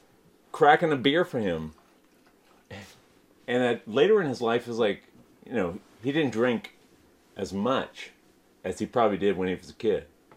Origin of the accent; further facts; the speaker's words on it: San Leandro, California, United States; born there; So I was born in San Leandro.